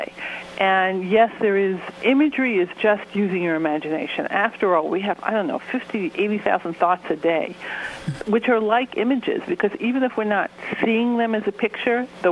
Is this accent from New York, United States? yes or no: yes; New York, United States; although I'm from New York, so I got both coasts covered.